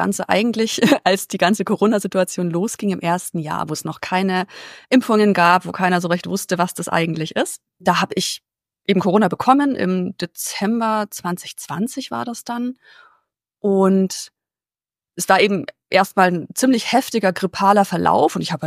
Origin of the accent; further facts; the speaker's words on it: Mühldorf am Inn, Bavaria, Germany; ich bin jetzt fast 36 Jahre alt, bin aus der Nähe von München, also wer sich da besser auskennt, aus der Ecke Mühldorf am Inn.